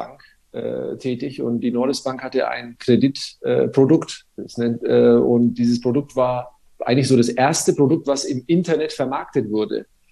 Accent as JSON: {"language": "German", "town": "Nuremberg", "region": "Bavaria", "country": "Germany", "tie": "born or raised there", "said": "ich bin ja in Nürnberg quasi in der Haller-Wiese-Klinik geboren."}